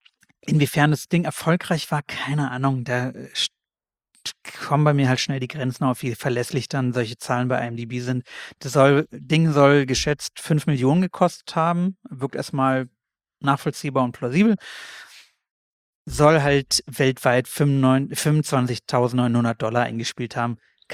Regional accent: Germany; Also ich musste natürlich erstmal über den Namen schmunzeln als Deutscher, ist klar, Penner, haha.

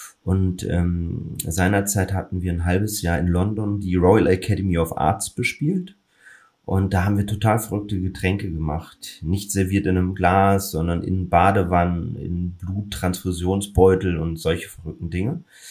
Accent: Berlin, Germany; born there; now in Cologne, Germany; Gebürtiger Berliner im Übrigen und heute zu Hause und das Herz in Köln.

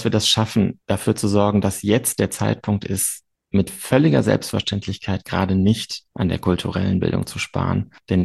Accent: Wuppertal, North Rhine-Westphalia, Germany; in der Bergischen Musikschule in Wuppertal, bin ich ja irgendwie groß geworden. Das war auch meine Musikschule, das ist meine Heimat.

